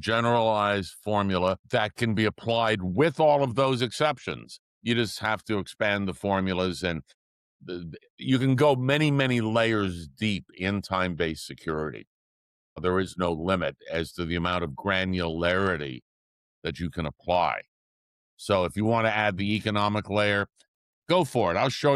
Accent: New York, United States; and I grew up in New York, so boy, that was full of BS

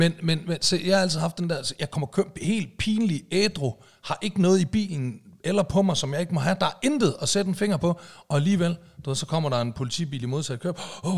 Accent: Aalborg, North Jutland, Denmark; Jamen det var, da jeg var ung balagemager deroppe i Aalborg.

